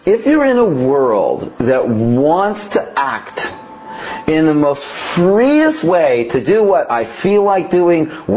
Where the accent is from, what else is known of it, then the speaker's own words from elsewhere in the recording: Toronto, Ontario, Canada; I grew up in Toronto